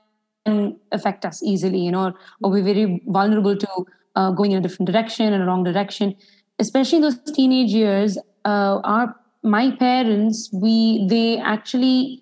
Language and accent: English; Dubai, United Arab Emirates; moved away as an adult; now in India; And as you had very well introduced me, alhamdulillah, I was born and brought up in Dubai, have been there for my entire life. It was just a couple of months ago that we shifted to India.